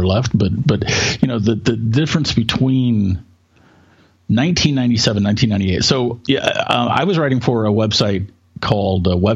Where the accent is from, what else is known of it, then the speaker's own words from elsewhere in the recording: Denton, Texas, United States; also born or lived in Houston; I was born in Houston. I was raised in Denton.